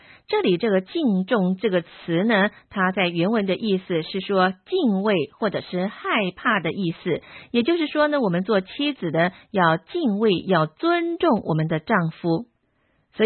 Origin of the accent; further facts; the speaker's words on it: China; 我们中国人是比较重视良母这个价值